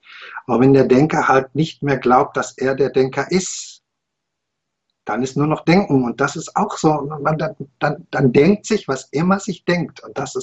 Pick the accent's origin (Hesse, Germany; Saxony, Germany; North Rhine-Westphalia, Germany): North Rhine-Westphalia, Germany; Dortmund; ich komme ja aus Dortmund